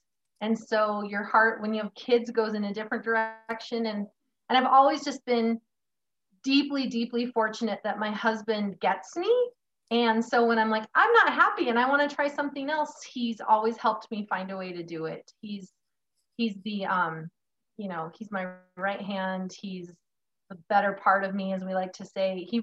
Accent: Glenrock, Wyoming, United States; also born or lived in Casper; Well, I was born right here in Casper at the Memorial Hospital of Natrona County, now known as Wyoming Medical Center.

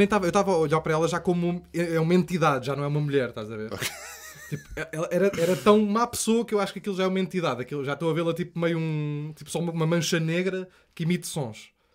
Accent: Chelas, Lisbon, Portugal; also born or lived in Braço de Prata; É tudo meio lá perto. Eu sou de Chelas.

